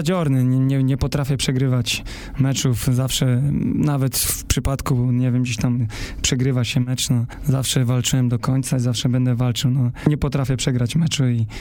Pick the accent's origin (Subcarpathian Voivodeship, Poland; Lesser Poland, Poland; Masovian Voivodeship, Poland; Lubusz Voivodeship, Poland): Lubusz Voivodeship, Poland; Zielona Góra; jestem z Zielonej Góry, tu się wychowałem.